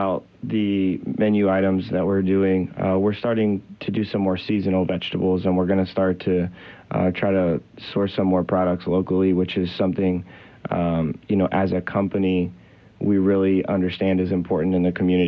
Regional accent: Columbus, Ohio, United States; moved away as an adult; I'm from Columbus, Ohio originally. Mm-hmm. I moved out of there in 2006, and I moved to Nashville for 10 years.

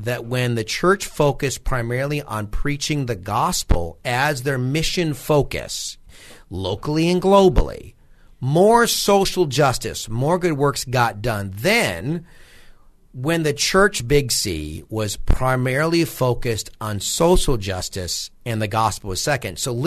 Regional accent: United States; As an American, very proud, USAID was everywhere.

